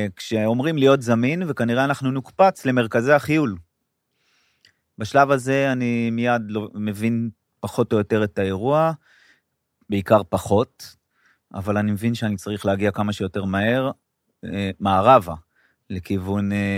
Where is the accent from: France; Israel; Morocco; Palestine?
Palestine; Gush Etzion, West Bank; גדלתי בגוש עציון